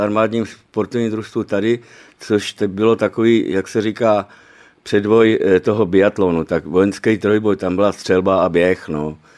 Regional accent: Prague, Czechia; když jsem se narodil na Žižkově, tak když my jsme bydleli v Koněvové ulici

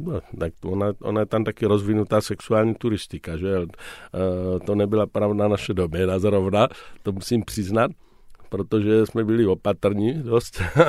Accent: Brno, South Moravian Region, Czechia; moved away; když jsme Brňáci spolu mluvili

